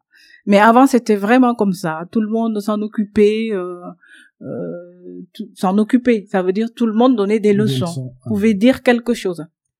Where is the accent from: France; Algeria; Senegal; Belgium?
Senegal; donc chez moi, en Sérernone, on dit Foutoumne.